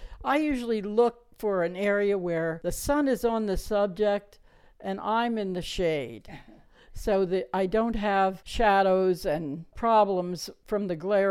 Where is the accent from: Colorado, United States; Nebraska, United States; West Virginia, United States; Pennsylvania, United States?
Pennsylvania, United States; moved away; I grew up in Montgomery County near Valley Forge. That was great fun. Later on, I moved to Southern California